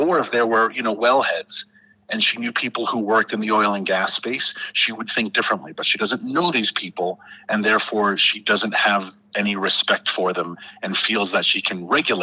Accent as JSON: {"language": "English", "town": "New York City", "region": "New York", "country": "United States", "said": "And I am originally from New York City. So I am not I wasn't born and raised in rural America."}